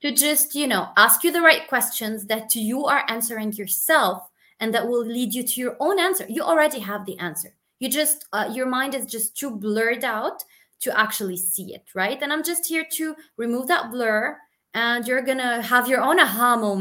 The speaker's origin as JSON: {"language": "English", "town": "Beirut", "region": "Beirut Governorate", "country": "Lebanon", "tie": "born or raised there", "also_born_or_lived": "Belgium", "said": "Basically, I was born in Belgium and raised there until the age of 6. And then my parents moved back to Beirut, their hometown."}